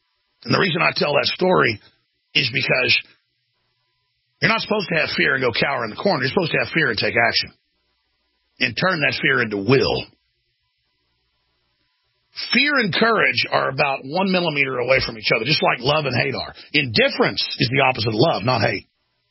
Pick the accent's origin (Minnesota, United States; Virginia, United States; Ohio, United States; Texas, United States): Texas, United States; Dallas; I mean, I've been in situations before growing up in Dallas where they were life-threatening.